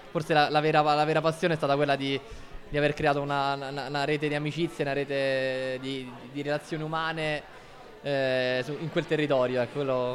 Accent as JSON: {"language": "Italian", "town": "Rome", "region": "Lazio", "country": "Italy", "tie": "born or raised there", "said": "Io sono cresciuto a Roma, proprio in questo quartiere"}